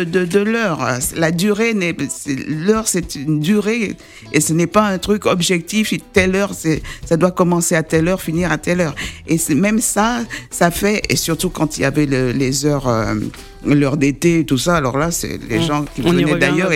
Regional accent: Martinique, France; born there; also born or lived in Switzerland; je suis née à la Martinique, je suis venue en France, après je suis allée en Suisse romande, ouais. Ensuite Suisse allemande, ouais. Et j'ai beaucoup voyagé à l'étranger.

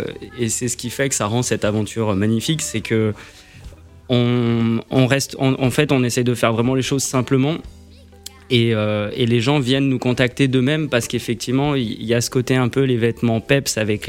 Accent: Spain; Elle est congolaise, moi je suis espagnol.

